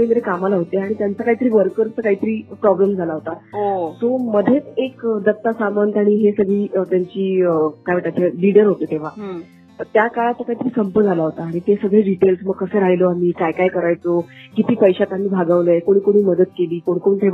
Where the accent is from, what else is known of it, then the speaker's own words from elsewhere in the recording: Satara, Maharashtra, India; now in Mumbai, India; तर मी म्हटलं की बेस्ट प्लेस इज माय गाव. तो मी गावाला गेले, माझ्या साताऱ्याचं थोडं म्हणून माझं गाव आहे, तिकडे गेले.